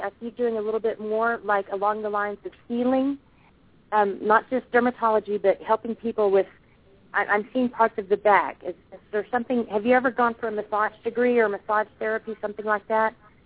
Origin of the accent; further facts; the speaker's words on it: Texas, United States; The Texas Rangers, of course. The Rangers. I'm a Texas gal.